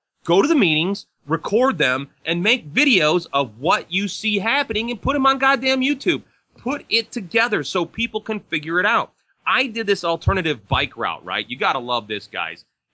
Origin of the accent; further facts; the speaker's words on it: Chicago, Illinois, United States; the city in Illinois, Crestwood, where I'm from Chicago